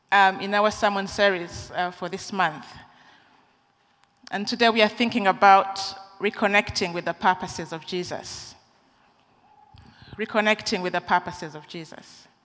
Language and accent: English; Uganda; The church I grew up in Uganda